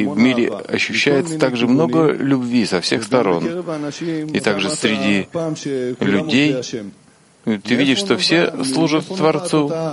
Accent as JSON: {"language": "Russian", "town": "Ashdod", "region": "Southern District", "country": "Israel", "said": "я из Ашдода. Добрый вечер."}